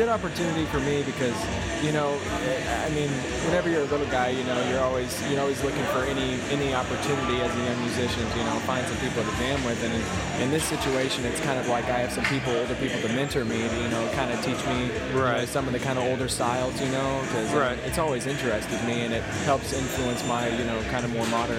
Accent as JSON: {"language": "English", "town": "Cape Girardeau", "region": "Missouri", "country": "United States", "said": "We are from Cape Girardeau, Missouri."}